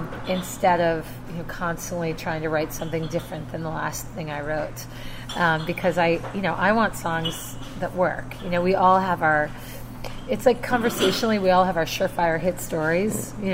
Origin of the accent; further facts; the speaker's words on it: Louisiana, United States; I mean, I'm from Louisiana, but I didn't really integrate that kind of Zydeco, New Orleans, Dixie vibe.